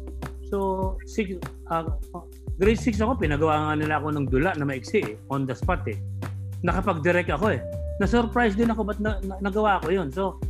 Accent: Quezon City, Metro Manila, Philippines; born there; pinanganak ako sa Project 4 Quezon City, Quirino Hospital, alas 7:41 ng umaga, December 23.

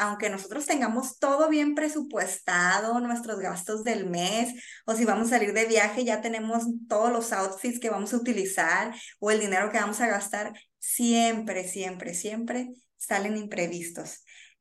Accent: Sinaloa, Mexico; pues yo soy de Sinaloa, de aquí de México.

